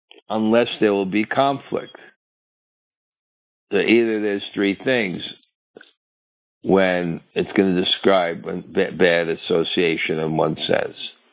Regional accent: Brooklyn, New York, United States; I'm culturally deprived. I grew up in Brooklyn. The most famous book about Brooklyn is A Tree Grows in Brooklyn, as if it's a big event.

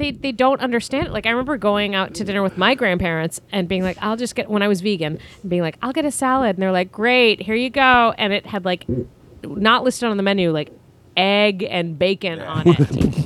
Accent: Italy; I am from Italy.

